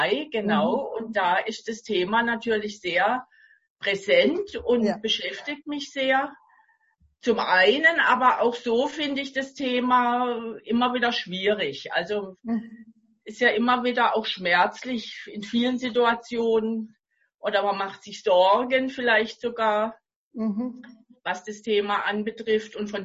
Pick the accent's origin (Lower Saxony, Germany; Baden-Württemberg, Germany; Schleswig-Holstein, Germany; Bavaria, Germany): Baden-Württemberg, Germany; Freiburg; Also ich bin aus Freiburg oder in der Nähe von Freiburg, ist ja schon ganz schön südlich